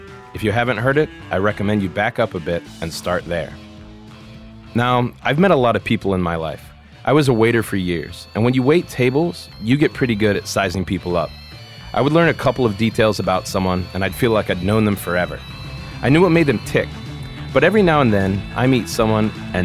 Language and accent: English; Maryland, United States; So, Kim, I grew up in Western Maryland. I don't know if you've been to that neck of the woods, but it's kind of rural.